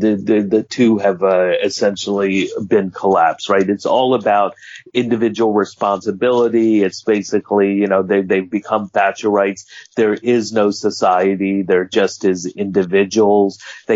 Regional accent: New York, United States; You know, I'm from New York, and it's just like Trump has always been a joke, a con man.

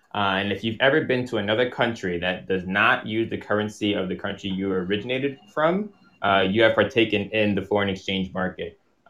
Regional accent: Bronx, New York, United States; also born or lived in Trinidad; I was born in Trinidad and moved here to the Bronx, New York, where I've lived most of my life.

